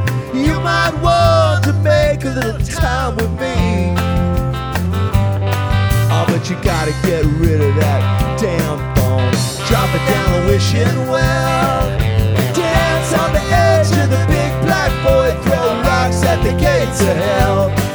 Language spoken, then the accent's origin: English; Dallas, Texas, United States; And I am yours truly from Dallas, Texas